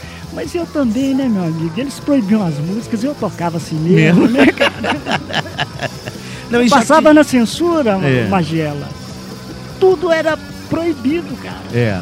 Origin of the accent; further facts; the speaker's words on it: Belo Horizonte, Minas Gerais, Brazil; also born or lived in Cipotânia; Não, eu sou mineiro. Mineiro do interior mesmo, de Minas.